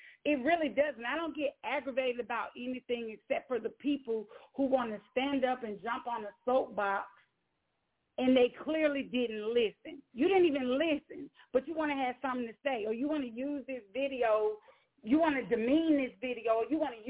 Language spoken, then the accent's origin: English; New York, United States; But I can remember, like, growing up in New York, like, my teachers used to call my dad